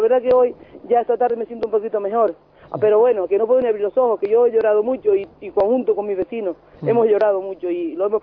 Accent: Canary Islands, Spain; Si somos canarios, todos somos iguales ante la ley

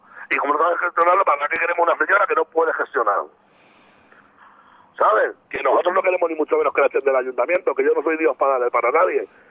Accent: Leganés, Community of Madrid, Spain; muchos de los feriantes que habíamos somos de Leganés. Porque aquí en la Comunidad de Madrid casi todos somos de Leganés

